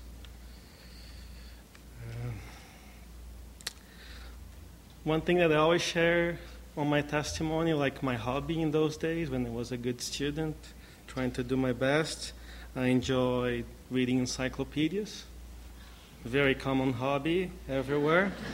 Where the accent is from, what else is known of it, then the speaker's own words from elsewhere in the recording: Brazil; English is a second language; now in Canada; I was raised, first of all, as a Catholic. I was raised in Brazil. My family, my father has a Italian background, and my mom a Portuguese background. So, as very much expected, a Catholic family. And I studied in a Catholic school